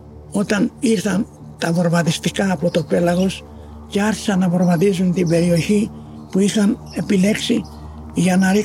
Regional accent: Mesiria, Crete, Greece; born there; γεννήθηκα στα Μεσίρια.

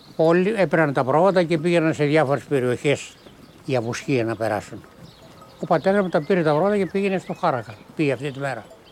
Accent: Attica, Greece; born there; Εγώ γεννήθηκα στην Πάρνηθα.

